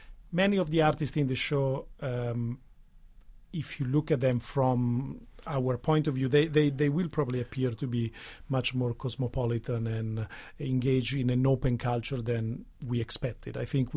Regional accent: Italy; I'm from Italy

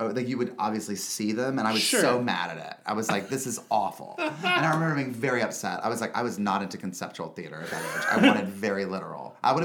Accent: North Carolina, United States; In North Carolina, outside of Charlotte.

